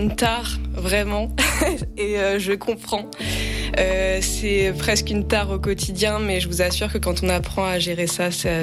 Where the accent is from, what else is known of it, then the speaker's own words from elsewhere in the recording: Épinal, Grand Est, France; born there; now in Lyon, France; Exactement, je suis née à Épinal et voilà, mes parents habitent aux Forges.